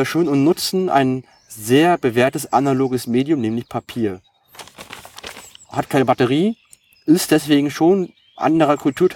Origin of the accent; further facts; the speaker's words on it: Berlin, Germany; Ich bin ja Berliner und bin für meinen Job nach Düsseldorf gezogen und ich habe meine Firma überredet, mich nach Berlin zu versetzen.